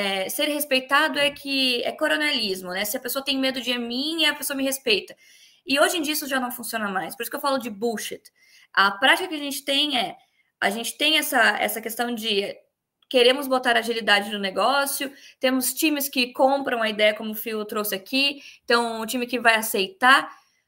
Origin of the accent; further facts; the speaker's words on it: Rio Grande do Sul, Brazil; eu sempre coloco que eu sou gaúcha